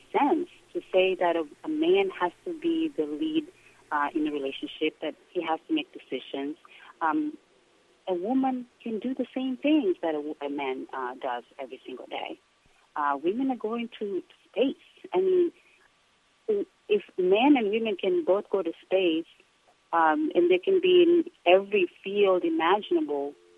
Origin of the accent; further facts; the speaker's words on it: Singida, Singida Region, Tanzania; where I'm from Singida, Tanzania.